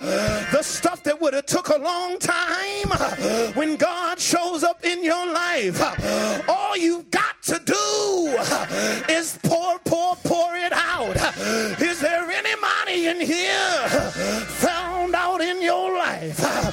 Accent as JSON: {"language": "English", "region": "Virginia", "country": "United States", "said": "I'm from Virginia. I'm from Virginia. I'm getting ready to get out. I'm from Virginia"}